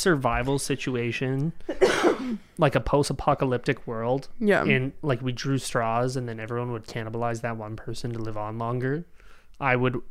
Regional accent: Canada; We're Canadian. We don't have guns.

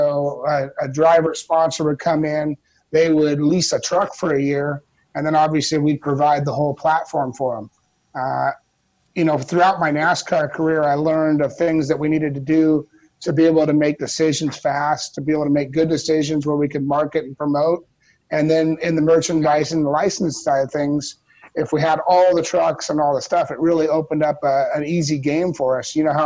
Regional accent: California, United States; those are two of my buddies that we grew up there in California together.

